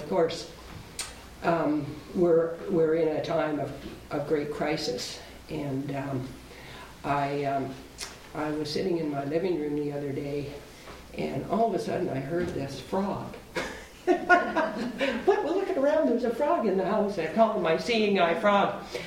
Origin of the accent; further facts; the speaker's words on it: Vancouver, British Columbia, Canada; I came from Vancouver, went to Halifax, and did my intensive study down there, then came out here.